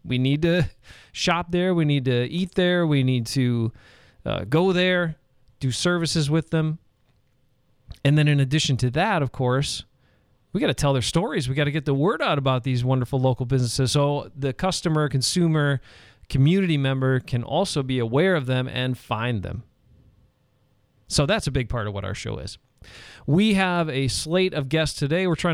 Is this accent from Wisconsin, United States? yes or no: yes; Algoma, Wisconsin, United States; And then businesses all around the state, including my hometown of Algoma, Wisconsin.